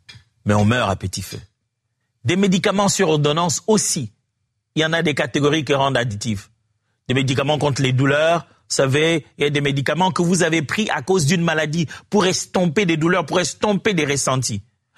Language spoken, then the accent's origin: French; DR Congo; Chez nous, moi je viens de la RDC